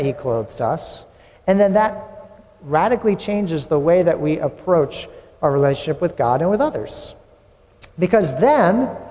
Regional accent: New England, United States; I grew up in New England, so you know, you could not achieve that in New England, right?

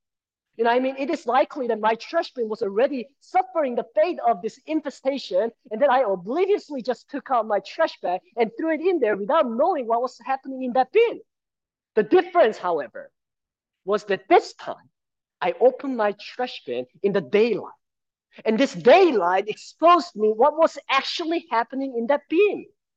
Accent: Cambodia; And I grew up in Cambodia, one of the poorest countries, experienced a lot of different things.

